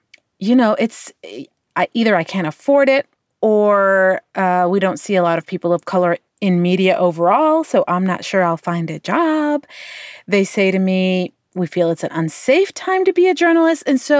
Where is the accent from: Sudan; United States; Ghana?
Sudan; I'm from Sudan